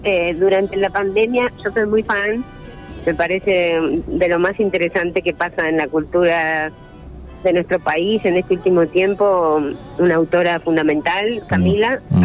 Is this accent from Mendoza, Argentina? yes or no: no; Buenos Aires, Argentina; born there; now in Salta, Argentina; Yo nací en Buenos Aires, pero me fui a vivir a Salta hace 2 años.